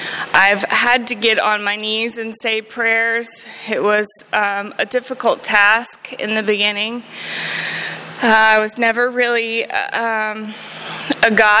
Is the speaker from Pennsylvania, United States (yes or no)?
no; Gainesville, Florida, United States; I grew up in Gainesville, Florida, and I was 16 years old in the nightclubs